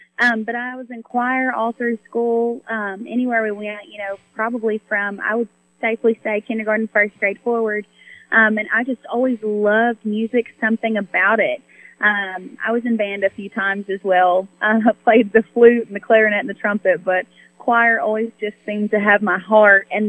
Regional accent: Illinois, United States; born there; also born or lived in Kentucky; So I was born in Illinois, and shortly after we moved, I think my first birthday was in Kentucky.

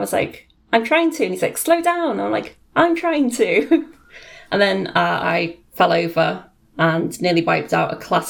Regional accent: United Kingdom; I'm British and I don't want magnets of red phone boxes.

